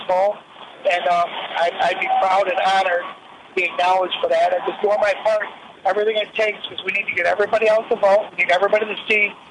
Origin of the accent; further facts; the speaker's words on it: Detroit, Michigan, United States; I say, listen here, I'm from Detroit.